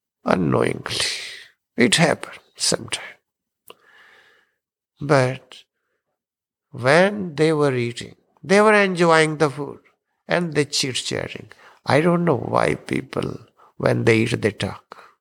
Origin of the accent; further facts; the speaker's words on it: India; English is a second language; I came from India first time. I didn't know the English much.